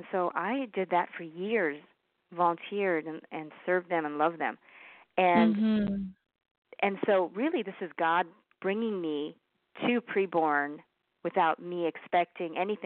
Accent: Naples, Florida, United States; my hometown, Naples, Florida, here, where I'm living now

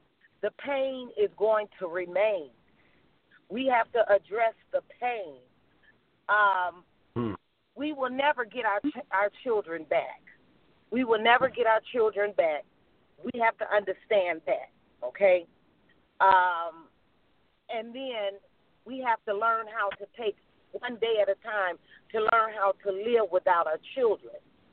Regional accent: Chicago, Illinois, United States; now in Minnesota, United States; myself being born and raised in Chicago, I do know what he's talking about. Being 52 years old, I do know

